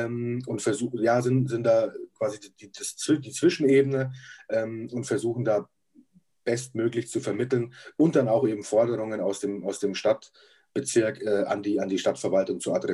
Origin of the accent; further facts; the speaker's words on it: Fürth, Bavaria, Germany; born there; now in Munich, Germany; bin ich kein gebürtiger Münchner. Ich bin im schönen Franken in Fürth geboren.